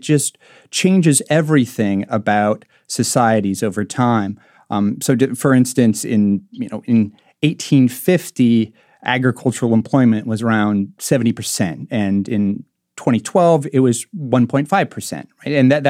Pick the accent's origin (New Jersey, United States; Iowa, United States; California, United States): Iowa, United States; Marshalltown; I mentioned my hometown, Marshalltown, Iowa, which is right in the central part of Iowa, a really agricultural region. And Marshalltown's only got 27,000 people in it.